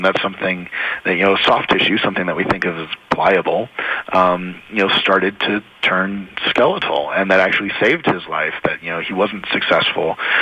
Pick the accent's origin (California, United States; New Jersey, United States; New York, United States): New Jersey, United States; You know, I live in Utah now, but I grew up in New Jersey, you know, not too far from Philadelphia.